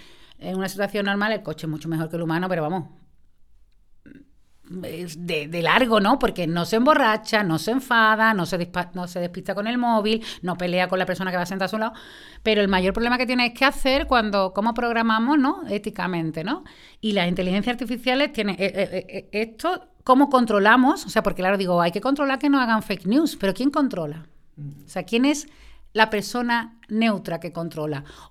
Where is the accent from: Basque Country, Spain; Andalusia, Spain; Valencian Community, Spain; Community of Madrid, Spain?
Andalusia, Spain; Coria; Bueno, yo de Coria, porque yo soy de Coria.